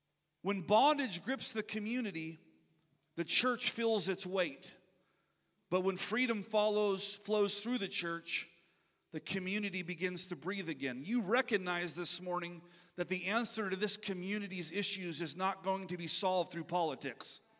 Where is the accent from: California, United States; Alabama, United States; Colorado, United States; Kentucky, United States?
California, United States; Linda; It's called Linda, California. And Linda, California is not even a city anymore. It actually went bankrupt. So my hometown is no more. I'm literally from a place of nowhere. Now it's Olivehurst.